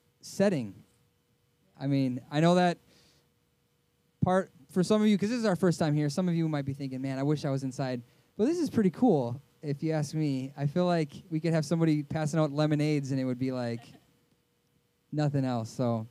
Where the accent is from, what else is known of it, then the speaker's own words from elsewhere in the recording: Coon Rapids, Minnesota, United States; I grew up here in Minnesota. Coon Rapids, Minnesota is where I grew up, middle school, high school.